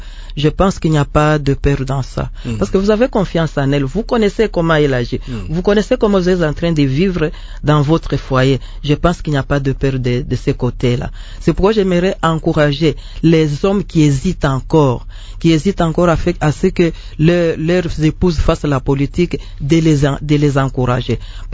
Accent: Tshikapa, Kasaï, DR Congo; C'était chez moi à Tchikapa.

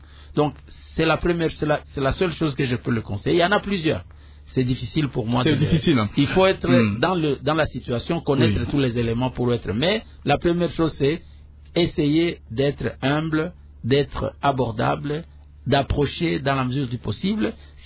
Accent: Kasaï, DR Congo; moi, je suis Kassai, comme pour prendre les... Je suis du Kassai.

